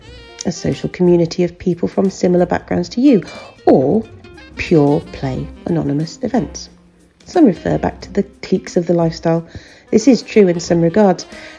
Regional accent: England, United Kingdom; but rather an afternoon's discussion over tea and cake, because we're very English here sometimes.

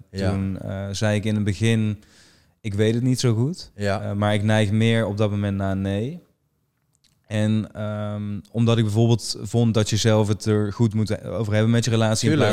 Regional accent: Netherlands; ik ben in Nederland opgegroeid en ik heb hier altijd gewoond.

